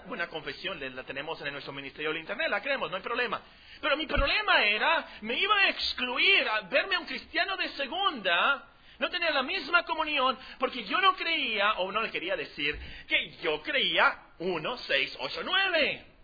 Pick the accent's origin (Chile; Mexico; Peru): Mexico; Hermosillo, Sonora; yo soy cristiano, vengo de Hermosillo